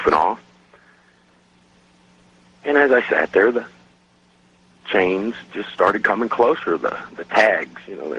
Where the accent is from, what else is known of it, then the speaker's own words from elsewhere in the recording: New York, United States; I'm not scared of much, especially growing up in New York, all kinds of surprises.